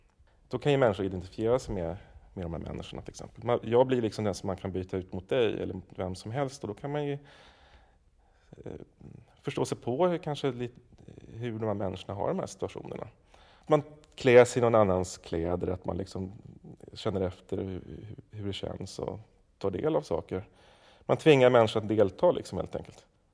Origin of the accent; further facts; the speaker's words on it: Stockholm, Stockholm County, Sweden; Jag är uppväxt på Södermalm i Stockholm.